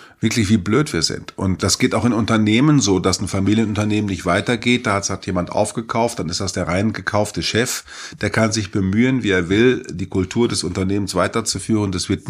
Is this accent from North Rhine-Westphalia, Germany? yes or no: yes; North Rhine-Westphalia, Germany; für mich als gewohnter Münsterländer